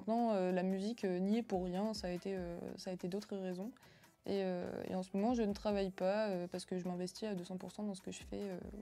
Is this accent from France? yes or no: yes; Arras, Hauts-de-France, France; also born or lived in Perpignan; je suis originaire d'Arras à la toute base. Je suis née à Arras. Maintenant, j'ai vécu très très proche de Perpignan pendant 10 ans. J'ai tourné un petit peu sur le sud après ça. Et je suis montée sur Saint-Quentin en mars de cette année